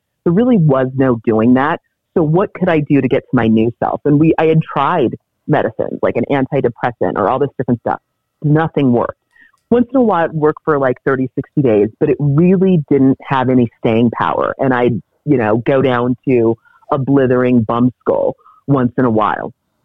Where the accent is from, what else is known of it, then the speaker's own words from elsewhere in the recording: Cameroon; moved away; I'm an immigrant from Cameroon. So that last name is, it's tribal in respect and how it goes.